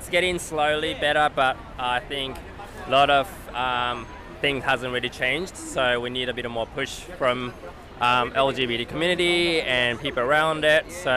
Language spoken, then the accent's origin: English; Tokyo, Japan; Yes, I grew up in Tokyo.